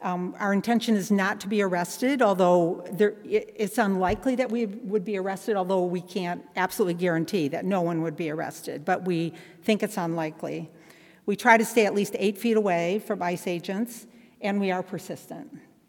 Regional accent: Grand Rapids, Michigan, United States; For myself, I grew up in Michigan, in Grand Rapids, Michigan. I was one of seven kids. My dad immigrated from the Netherlands, and my mother's parents also immigrated from the Netherlands.

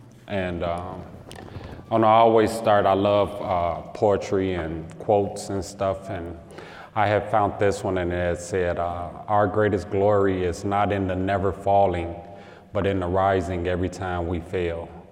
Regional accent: Chicago, Illinois, United States; Growing up in Chicago was hard.

